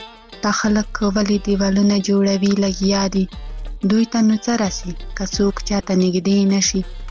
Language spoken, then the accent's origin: Pashto; Khyber Pakhtunkhwa, Pakistan; له وزیرستان نه.